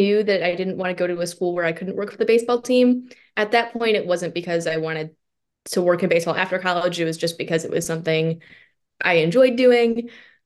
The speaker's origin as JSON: {"language": "English", "region": "Illinois", "country": "United States", "tie": "born or raised there", "said": "So I am from Northern Illinois. If you're familiar with Bobby Miller, same hometown, grew up kind of watching him"}